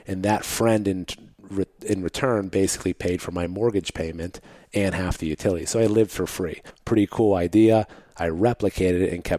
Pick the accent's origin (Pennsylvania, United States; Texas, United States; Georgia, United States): Pennsylvania, United States; Mount Oliver; Well, I grew up in Mount Oliver, which is a community right next door where we're at. That was where my mom's apartment was.